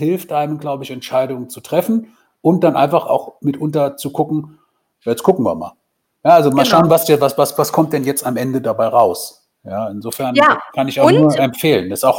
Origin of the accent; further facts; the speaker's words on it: Frankfurt, Hesse, Germany; aber habe ich als Frankfurter überhaupt kein Verständnis für, wie man nach Frankfurt fahren kann und nicht ins Eichkatzel gehen kann.